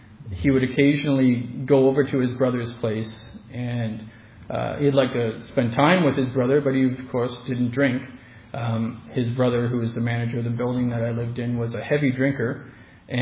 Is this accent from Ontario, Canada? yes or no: no; Cape Breton, Nova Scotia, Canada; born there; So I was born in Cape Breton, Nova Scotia.